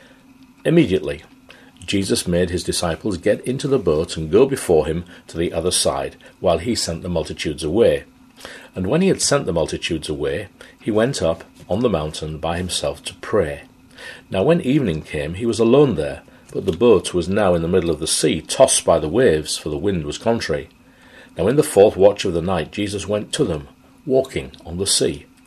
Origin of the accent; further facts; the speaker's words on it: Hull, Yorkshire and the Humber, United Kingdom; I grew up in Hull when it was the greatest fishing port in the country.